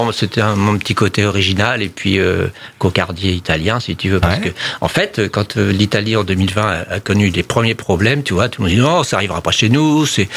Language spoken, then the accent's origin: French; Dieppe, Normandy, France; born there; Moi, je suis né à Arclabata, à Dieppe, tu vois